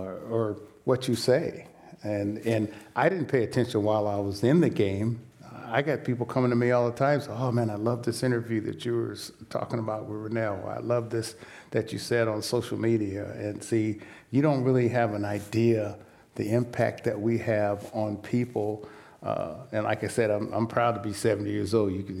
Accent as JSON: {"language": "English", "town": "Sacramento", "region": "California", "country": "United States", "tie": "born or raised there", "said": "And so I was raised on the American River in Sacramento."}